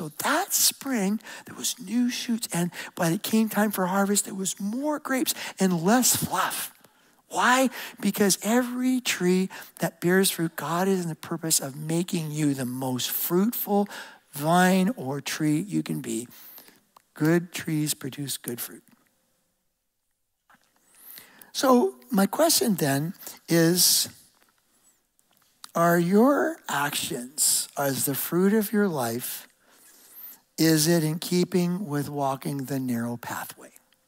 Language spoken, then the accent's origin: English; Ohio, United States; I grew up in Ohio, and I'm an Ohio State fan